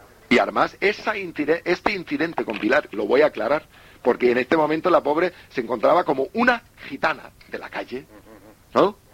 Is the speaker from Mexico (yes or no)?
no; Germany; Spanish is a second language; yo soy alemán, en esto a lo mejor he tenido una educación normal también